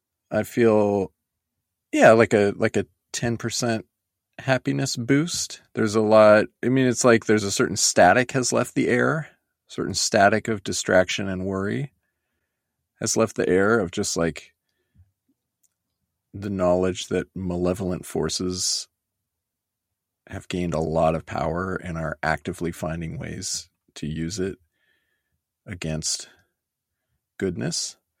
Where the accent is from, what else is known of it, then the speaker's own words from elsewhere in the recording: Oregon, United States; I grew up in Oregon, which is an extremely historically white place